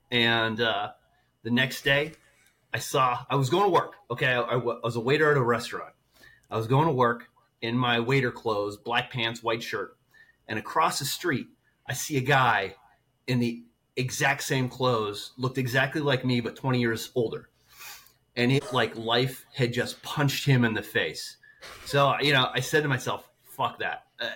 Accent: Erie, Pennsylvania, United States; Oh, well, so I grew up in Erie, Pennsylvania. And, you know, in retrospect, it was a really great place to grow up. But I couldn't wait to get out.

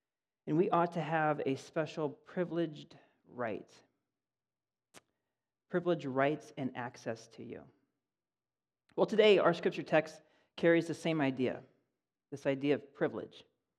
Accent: Sioux City, Iowa, United States; Hometown. Sioux City, Iowa. Where I'm from. That's my hometown.

